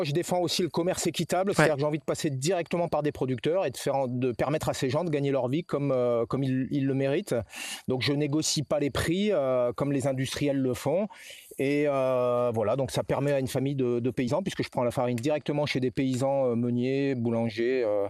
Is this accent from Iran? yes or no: no; the Alps, France; je suis allé tondre en Corse alors que je venais plutôt des Alpes.